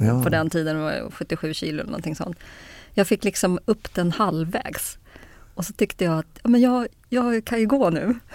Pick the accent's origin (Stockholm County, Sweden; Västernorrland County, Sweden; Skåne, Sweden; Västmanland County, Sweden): Stockholm County, Sweden; Kungsängen; Ja, norr om Stockholm. Uppväxt norr om Stockholm. Har hållit mig norr om Stockholm förutom när jag jobbat utomlands.